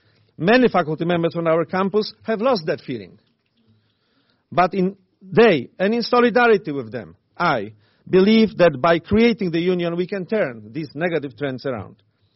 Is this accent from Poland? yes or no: yes; Poland; moved away as an adult; now in United States; I grew up in Poland, a country where university traditions go back to the 14th century. I held faculty positions in Poland, Canada, and the United States.